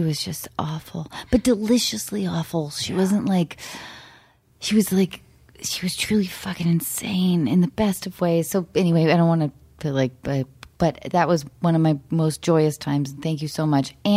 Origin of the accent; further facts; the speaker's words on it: Seattle, Washington, United States; I knew too many adult actors growing up in Seattle that were bitter